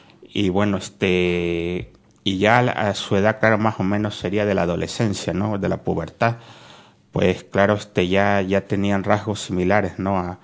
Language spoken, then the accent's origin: Spanish; Ecuador; En las Islas Galápagos, que está en mi país, hay iguanas marinas